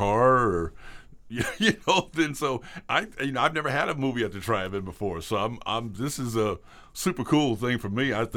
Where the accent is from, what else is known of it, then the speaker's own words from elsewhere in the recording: Junction City, Kansas, United States; growing up in Junction City, I grew up with guys from the Buffalo Soldiers, and they were in the neighborhood.